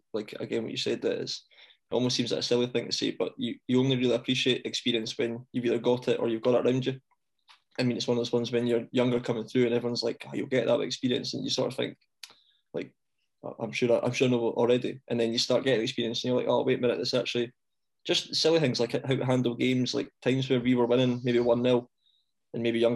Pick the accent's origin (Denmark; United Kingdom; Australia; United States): United Kingdom; Kirkcaldy, Scotland; born there; But I was born in Kirkcaldy. And so I used to get so much stick from Falkirk fans from being from Fife.